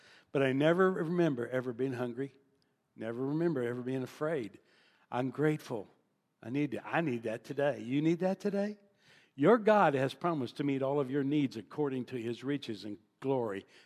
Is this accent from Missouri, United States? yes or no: yes; Missouri, United States; when I grew up in St. Louis County, and it was Thugville.